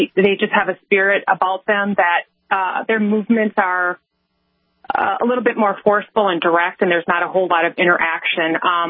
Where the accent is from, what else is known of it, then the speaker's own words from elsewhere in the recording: Minnesota, United States; We're from Minnesota, the communist state of Minnesota.